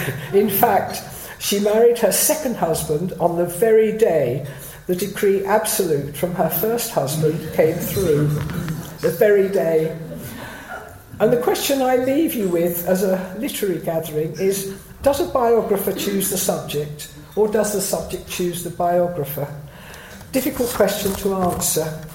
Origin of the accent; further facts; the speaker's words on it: St Neots, East of England, United Kingdom; This glamorous woman who had got everybody gossiping in my hometown of St. Neots had gone by at least five different surnames